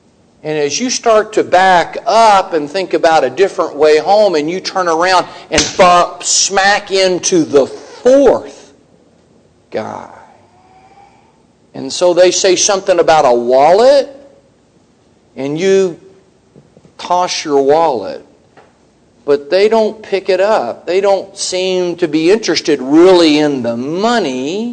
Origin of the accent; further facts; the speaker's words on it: Texas, United States; because I'm from Texas and this is my story.